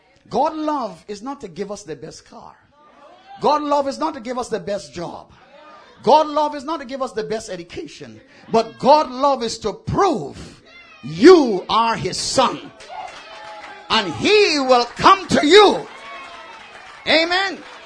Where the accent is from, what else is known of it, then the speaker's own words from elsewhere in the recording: United States; I come from America.